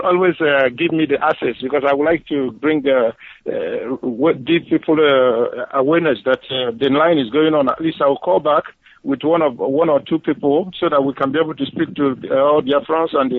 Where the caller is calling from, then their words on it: Gabon; From Gabon.